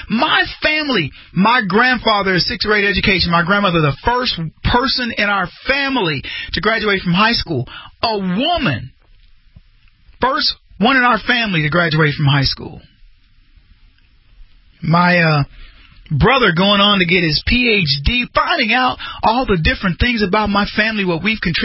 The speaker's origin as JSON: {"language": "English", "country": "United States", "said": "But shoot, man, I'm like, yeah, I'm American."}